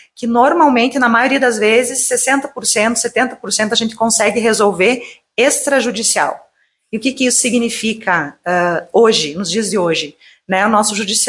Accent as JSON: {"language": "Portuguese", "town": "Lagoa Vermelha", "region": "Rio Grande do Sul", "country": "Brazil", "tie": "born or raised there", "said": "Para mim é uma grande satisfação estar aqui em Lagoa Vermelha, né, minha cidade natal."}